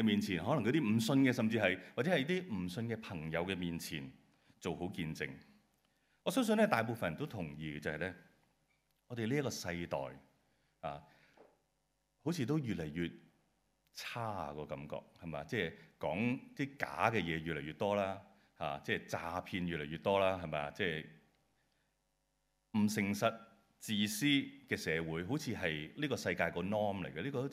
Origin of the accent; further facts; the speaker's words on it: Hong Kong; 即我们香港人的其中的精神来的嘛